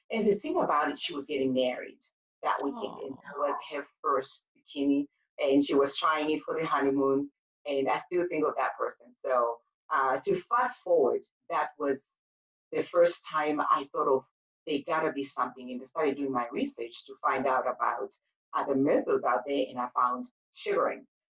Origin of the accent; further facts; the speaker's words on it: Zimbabwe; I grew up in Zimbabwe